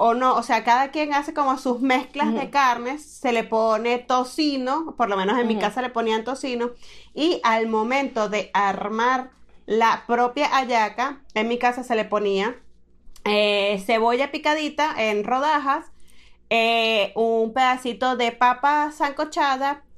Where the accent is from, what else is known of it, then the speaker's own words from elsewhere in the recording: Maturín, Monagas, Venezuela; yo soy de Maturín, al oriente, al nororiente de Venezuela.